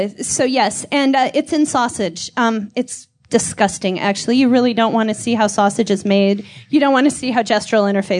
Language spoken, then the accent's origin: English; Minneapolis, Minnesota, United States; I grew up in Minneapolis. This is where … of course, is from.